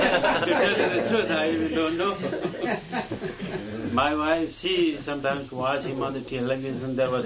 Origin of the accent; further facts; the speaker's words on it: India; Swamiji, when we go to our offices, since we come from India, naturally the very intelligent young boys and girls, they ask various questions to us.